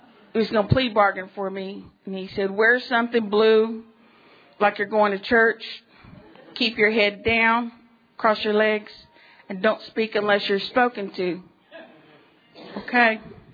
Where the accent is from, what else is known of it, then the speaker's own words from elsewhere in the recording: Ludwigsburg, Baden-Württemberg, Germany; also born or lived in Arizona; now in Oklahoma, United States; I'm Comanche and I'm Oto, and I was really glad to be a little bit of French growing up. I used to like to tell people that. I was born in Arizona, and I started growing up in Ludwigsburg, Stuttgart, West Germ